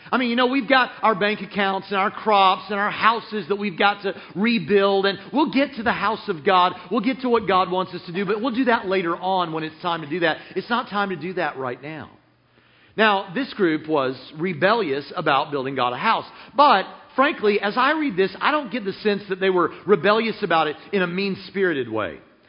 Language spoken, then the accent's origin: English; Nashville, Tennessee, United States; By the way, I'm not actually a northerner. I'm from Nashville, Tennessee.